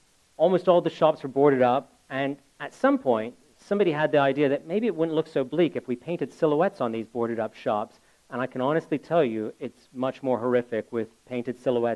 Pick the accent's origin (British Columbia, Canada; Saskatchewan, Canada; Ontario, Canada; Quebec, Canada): Ontario, Canada; Brantford; get in touch with this pastor from my hometown in Canada